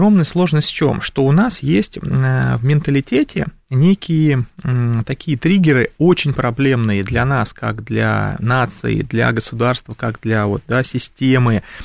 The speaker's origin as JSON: {"language": "Russian", "region": "Moscow Oblast", "country": "Russia", "said": "Я из Подмосковья."}